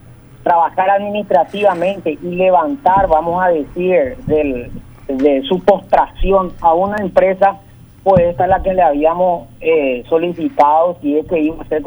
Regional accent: Paraguay; nuestro idioma guaraní, la caña paraguaya es también parte de nuestra esencia como paraguayos.

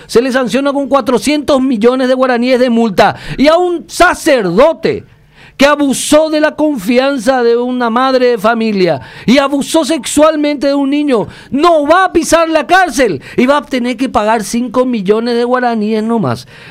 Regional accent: Puerto Rico; ahí en Barrio Obrero

